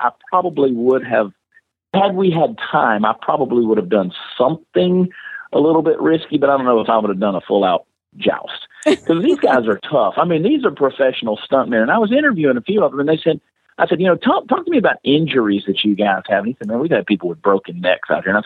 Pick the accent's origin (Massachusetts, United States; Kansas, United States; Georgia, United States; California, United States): Georgia, United States; Augusta; moved away as an adult; now in Fort Worth, United States; Well, I grew up in Augusta, Georgia, moved out to Texas in 2003, kind of fell in love with Fort Worth